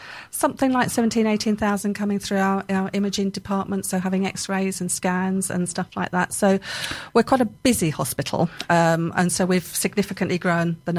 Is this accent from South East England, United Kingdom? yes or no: yes; South East England, United Kingdom; born there; I was born in Kent, so it was about coming home.